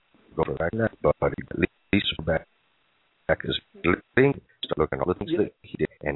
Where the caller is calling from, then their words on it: West Virginia, United States; I'm calling from West Virginia.